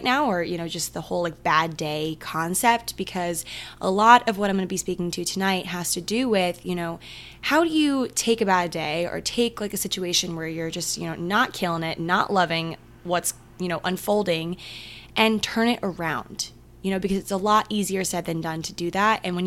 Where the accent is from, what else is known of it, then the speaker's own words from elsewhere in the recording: Maryland, United States; I don't know why I just said Minnesota. I'm from Maryland.